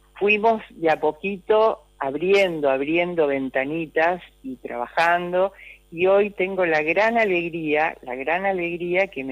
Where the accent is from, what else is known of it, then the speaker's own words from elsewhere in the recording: Santo Tomé, Corrientes, Argentina; moved away; siempre amo mi pueblo y siempre traté de tomar estos temas y de hablar en la medida que podía. Pero siempre fue muy difícil porque Santo Tomé es un pueblo muy conservador, de frontera, donde había ejército, prefectura, gendarmería